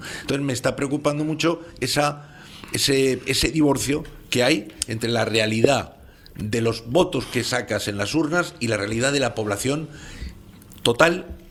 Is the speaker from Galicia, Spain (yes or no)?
no; Madrid, Community of Madrid, Spain; somos de Madrid. Porque tú que eres de Madrid como yo